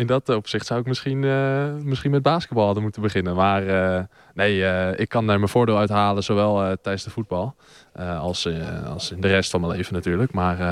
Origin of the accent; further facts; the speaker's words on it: Heiloo, North Holland, Netherlands; Ik kom zelf ook uit een dorp, dus ik ben niet zelf een Amsterdammer. Ik kom uit Heilo, dus het was toen ook niet dat ik een stadse jongen ben.